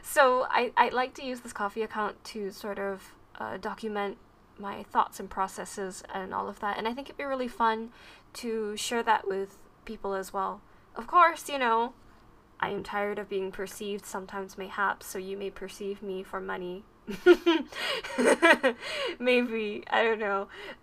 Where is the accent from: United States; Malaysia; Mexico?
Malaysia; I'm a Malaysian office lady by day